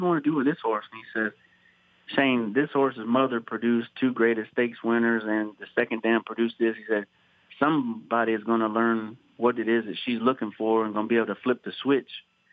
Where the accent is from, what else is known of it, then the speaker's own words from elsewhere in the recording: Shreveport, Louisiana, United States; I grew up in Shreveport and Bossier, and I was at the races all the time